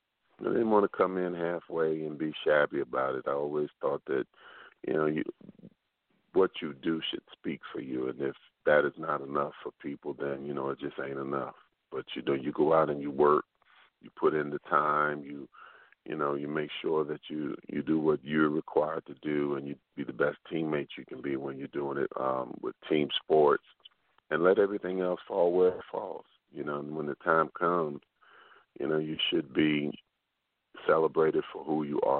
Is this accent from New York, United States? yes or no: no; Chicago, Illinois, United States; going back for the All-Star weekend reminded me what it was like growing up in Chicago. It was cold.